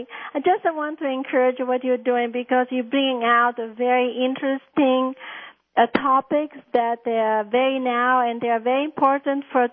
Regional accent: Messina, Sicily, Italy; I was born in Messina, but I'm familiar with all of Italy. My mother is from the north and my father from the south.

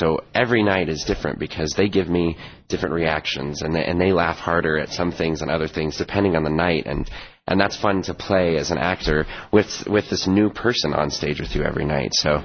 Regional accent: Parker, Colorado, United States; I grew up in Parker. I'm a Colorado native.

